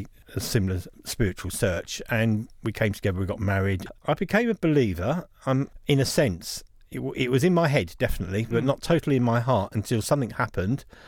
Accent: London, United Kingdom; I was brought up in London. In terms of being secular, it's very much the traditional side. So my family would have been very... traditionally Jewish in terms of cultural things.

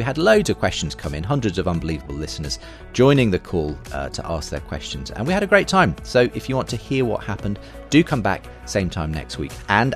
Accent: United States; accent: American; The man behind the table noticed my American accent and asked what I was doing in the UK.

